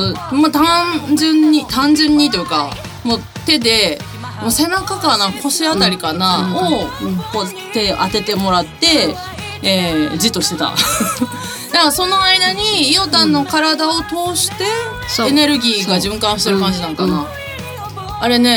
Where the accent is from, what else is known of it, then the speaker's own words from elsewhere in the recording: Kansai, Japan; accent: Kansai dialect; 関西弁ね。なっちゃうよね、二人とも。